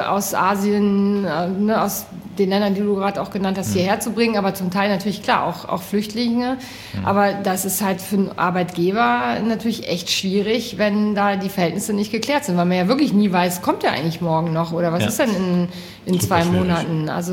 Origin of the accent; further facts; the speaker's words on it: North Rhine-Westphalia, Germany; ich bin so ein Kind aus dem Siebengebirge